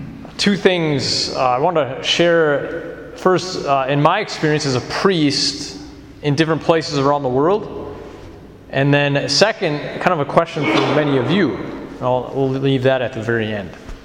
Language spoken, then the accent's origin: English; McGregor, Minnesota, United States; So I was brought up in McGregor. And the big picture of the world, yeah, we're in the, you know, my town looks similar to this place. Lakes, grass, trees, 6 months of the year of winter.